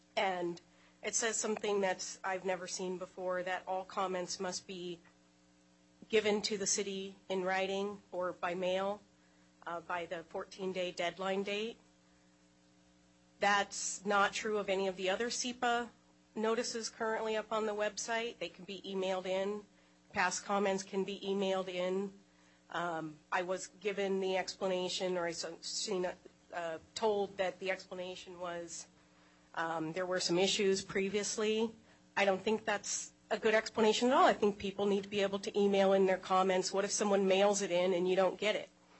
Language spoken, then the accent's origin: English; Black Diamond, Washington, United States; also born or lived in Bellevue; I'm from Bellevue, and I grew up in Black Diamond.